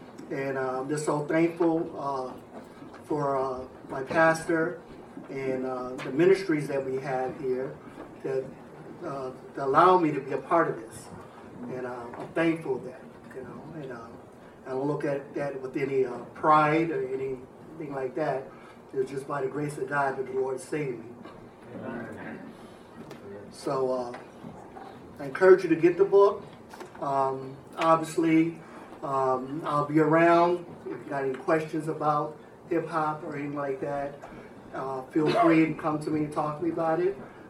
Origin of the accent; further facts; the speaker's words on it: New York City, New York, United States; also born or lived in Harlem, New York City; I was born in Harlem, New York City, raised in the Bronx, and seen a lot of things growing up, experienced a lot of things as well.